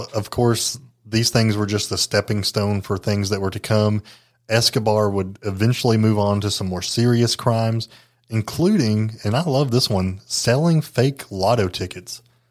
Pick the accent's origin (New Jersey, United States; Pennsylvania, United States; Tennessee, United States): Tennessee, United States; Jellico; there's a case from my hometown of Jellicoe where a guy forged a college degree in order to eventually become a principal at a school.